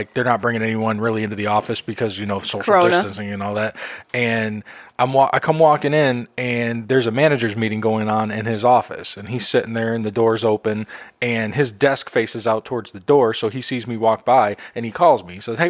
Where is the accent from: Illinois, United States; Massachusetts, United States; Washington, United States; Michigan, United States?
Illinois, United States; Chicago; I've met those guys a handful of times, you know, after shows growing up in Chicago and whatnot.